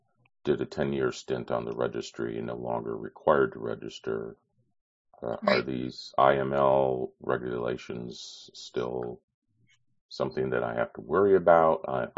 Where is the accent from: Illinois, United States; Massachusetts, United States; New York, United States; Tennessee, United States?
Illinois, United States; Number one, I'm from Illinois, so I don't have to deal with this exactly, I think.